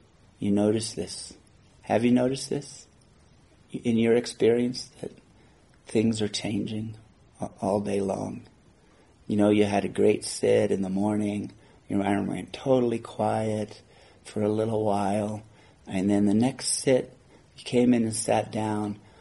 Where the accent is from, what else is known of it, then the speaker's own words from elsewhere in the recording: Oklahoma, United States; I'm from Oklahoma, and my mom just flew into Tulsa